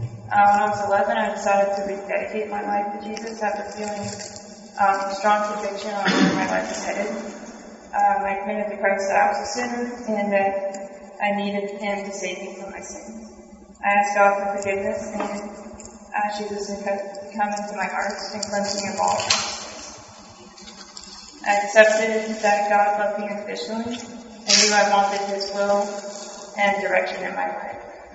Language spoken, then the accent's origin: English; Sanford, United States; I grew up in Sanford and was raised in a Baptist Church Christian home.